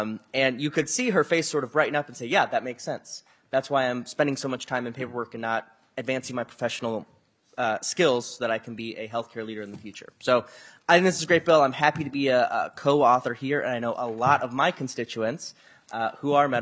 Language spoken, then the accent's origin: English; Rochester, Minnesota, United States; I am from Rochester, a global hub of medicine